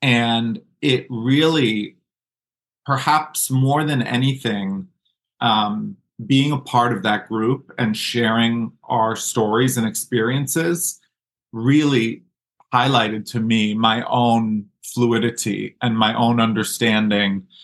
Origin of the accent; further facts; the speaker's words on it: New York City, New York, United States; I was brought up in New York City in what you would, you know, by all means consider a pretty liberal kind of setting and school.